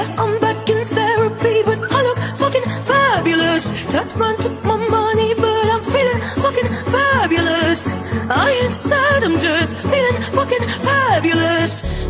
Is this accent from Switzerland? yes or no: no; Bangladesh; Italian is a second language; Vengo dal Bangladesh.